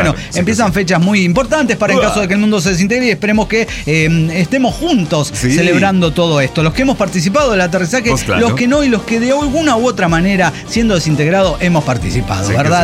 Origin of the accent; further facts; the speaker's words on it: Nueve de Julio, Buenos Aires Province, Argentina; also born or lived in Olavarría; vivía en Olavarría. Luego de un paso fugaz por esa ciudad, 10 años, me volví a mi ciudad natal, que es 9 de julio, provincia de Buenos Aires.